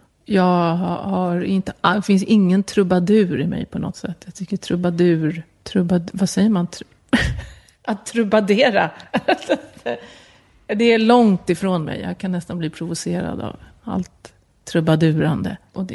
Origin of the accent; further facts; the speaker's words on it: Solna, Stockholm County, Sweden; Ja, jag växte upp i Solna